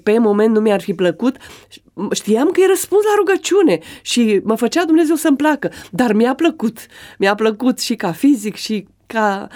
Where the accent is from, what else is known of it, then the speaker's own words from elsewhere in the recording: Turnu Măgurele, Teleorman, Romania; Ei erau tot din Telorman, eu sunt din Turnu Măgurele